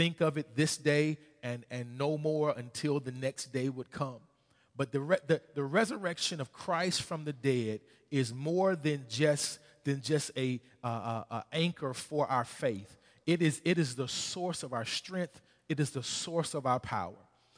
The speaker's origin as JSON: {"language": "English", "region": "Arkansas", "country": "United States", "said": "I'm from Arkansas, from the country."}